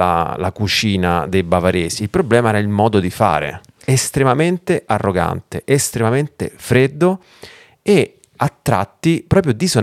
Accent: Rome, Lazio, Italy; Innanzitutto è un luogo che per me, che vengo da Roma, comunque con, se vuoi, una cultura più del sud Italia

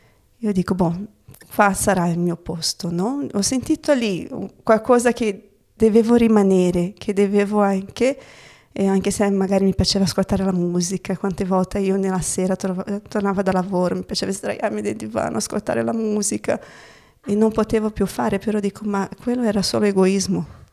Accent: Brazil; Italian is a second language; now in Italy; in Bahia, il mio desiderio era andare lì, almeno sei un po' più lontana da casa, però sono nella mia terra, no?

